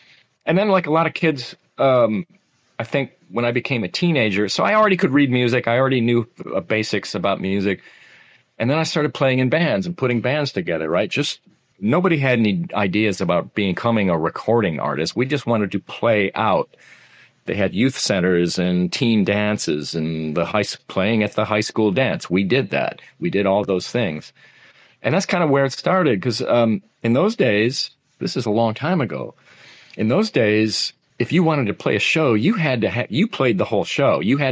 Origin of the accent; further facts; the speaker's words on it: Detroit, Michigan, United States; Well, I grew up in the Detroit area, so I mean